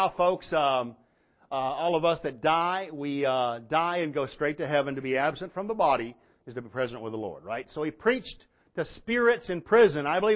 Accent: Paris, Texas, United States; I'm from Paris, Texas.

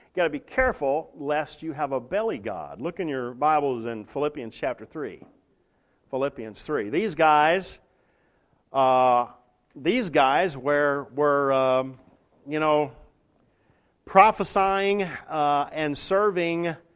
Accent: Texas, United States; Now, I grew up in Texas in a little country community

